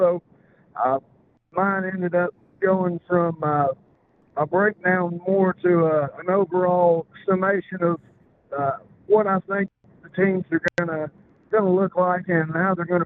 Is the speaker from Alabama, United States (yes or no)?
yes; Alabama, United States; accent: southern; I'm from Alabama, so you'll have to excuse my southern lingo and accent at times. It's a bit harder to understand.